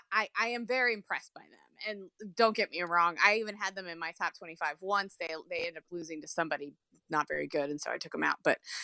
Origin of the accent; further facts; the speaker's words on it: Greensboro, North Carolina, United States; as a lifelong North Carolinian from Greensboro. Like, it's awesome.